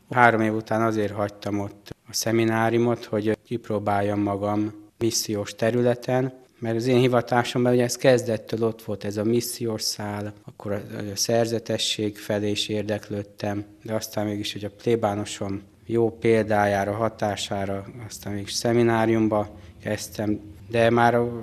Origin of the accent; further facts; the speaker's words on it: Györköny, Tolna, Hungary; also born or lived in Paks; Nem, én Pakson születtem, de Paks mellett egy kis faluba, Györkönyben nőttem fel.